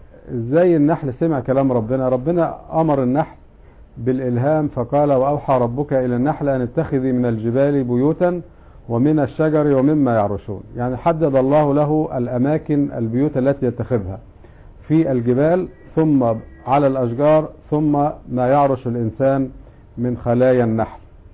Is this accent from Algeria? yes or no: no; Egypt; ودي مفروض كل موظف عندنا في مصر يبدأ يشتغل، خاصة بعد ثورة 25 يناير يبدأ يعمل وينتج عشان نرتقي ببلدنا